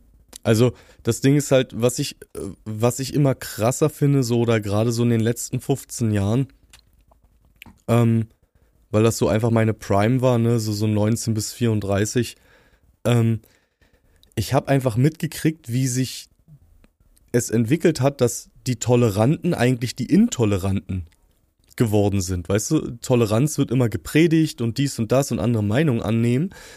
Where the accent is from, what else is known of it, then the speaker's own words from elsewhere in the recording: East Germany, Germany; born there; wir sind ja beide in der Ex-DDR geboren, ich habe sogar noch eine ostdeutsche Geburtsurkunde